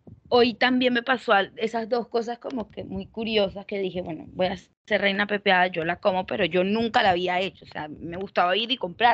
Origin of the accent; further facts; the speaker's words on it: Puerto La Cruz, Anzoátegui, Venezuela; also born or lived in Bolívar; yo soy de Puerto La Cruz